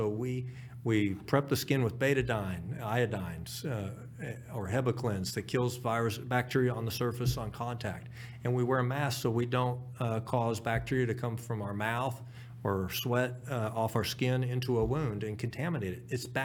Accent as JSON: {"language": "English", "country": "United States", "said": "As an American, I have to go to the UK and other countries"}